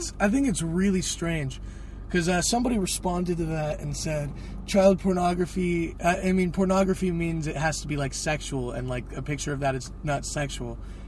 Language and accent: English; California, United States; Yeah, I was born and raised in California.